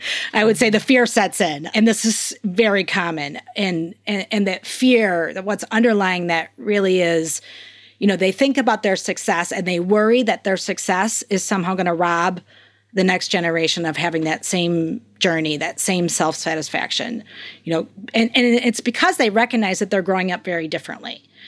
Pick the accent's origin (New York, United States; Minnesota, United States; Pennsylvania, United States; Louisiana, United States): Minnesota, United States; I grew up in Minnesota. I think when I say Minnesota, my accent comes out.